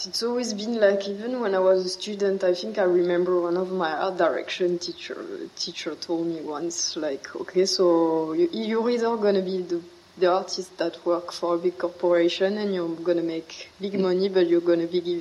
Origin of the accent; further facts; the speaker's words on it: France; moved away; also born or lived in Sweden / China; my first move was to Sweden. So I was already moving from France to another country, to a country that spoke a different language, that had a very different culture.